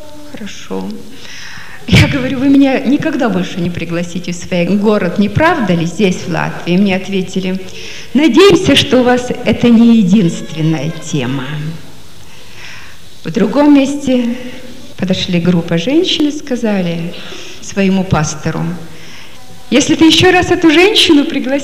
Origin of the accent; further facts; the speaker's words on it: Russia; moved away as an adult; also born or lived in Estonia / Germany; Я родилась и выросла в России. Я жила до 35 лет здесь. В Советском Союзе. Сначала в России, потом в Эстонию уехали мы 18 лет тому назад. В Эстонии живем, в Германии. Так вот, я выросла в России среди русских христиан